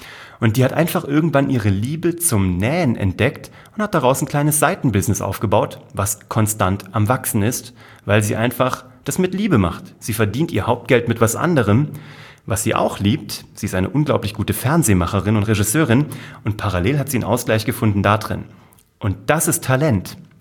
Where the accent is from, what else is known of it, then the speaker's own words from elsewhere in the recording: Kassel, Hesse, Germany; Ich war Zauberkünstler in Kassel, wo ich herkomme.